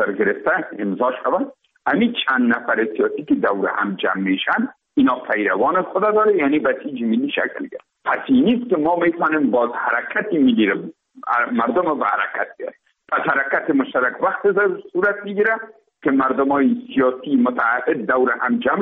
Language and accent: Persian; Afghanistan; ما افغان هستیم